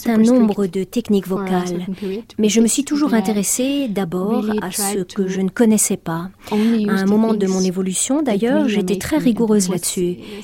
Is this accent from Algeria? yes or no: no; Vienna, Austria; French is a second language; J'ai été initiée à ça très jeune. J'ai grandi à Vienne.